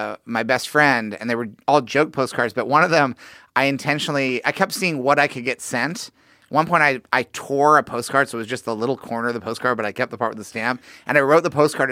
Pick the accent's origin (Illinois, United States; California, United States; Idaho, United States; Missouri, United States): Missouri, United States; I'm from Missouri. Okay, not far from Iowa.